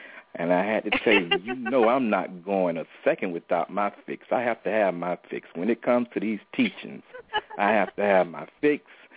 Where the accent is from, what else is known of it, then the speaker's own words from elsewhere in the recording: Tampa, Florida, United States; hailing from out of Tampa, Florida, because that is my hometown.